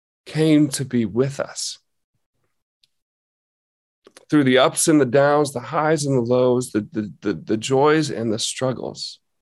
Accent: Illinois, United States; you know, my home state of Illinois

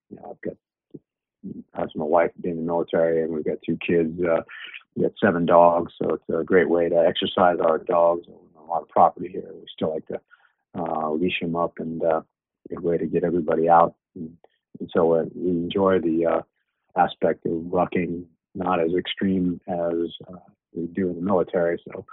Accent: New York City, New York, United States; I grew up in New York City. I was a bike messenger for a little while.

